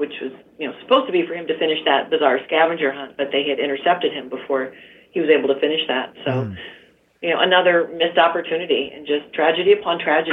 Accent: Ohio, United States; I'm from the Midwest, and we would drive to New York, and our family, we'd stop off in Erie and hang out on Presque Isle, take a little tour there.

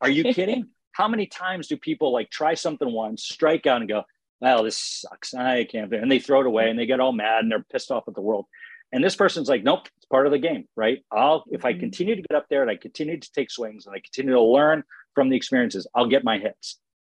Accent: East Coast, United States; now in San Diego, United States; I'm from the East Coast originally.

